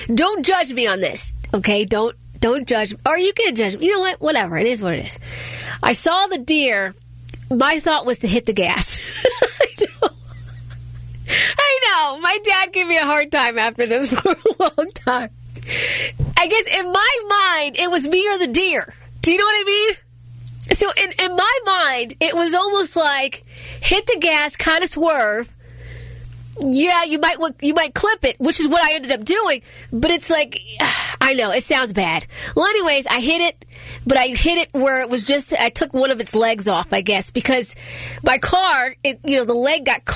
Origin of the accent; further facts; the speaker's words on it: Accokeek, Maryland, United States; And I grew up in Accokeek, Maryland.